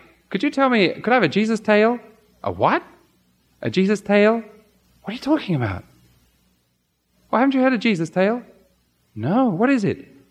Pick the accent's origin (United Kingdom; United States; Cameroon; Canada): United Kingdom; England; well, how in the world do you know I was from England?